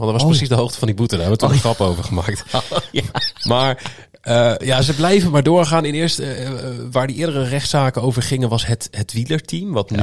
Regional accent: Groningen, Netherlands; En ik kom uit Groningen. Dat is een aardig verschil.

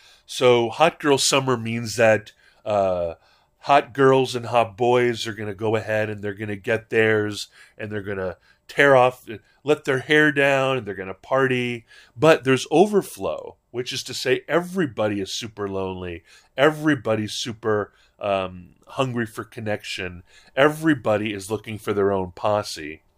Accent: Hawaii, United States; I was a Howley, which turns out means that while even if you're a Kama'aina Howley growing up in Hawaii, you are not necessarily invited to all the reindeer games.

